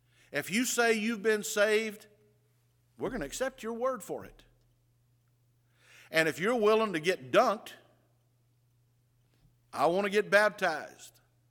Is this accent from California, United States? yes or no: no; Georgia, United States; Growing up in South Georgia, there's an old saying that says, don't air your dirty laundry.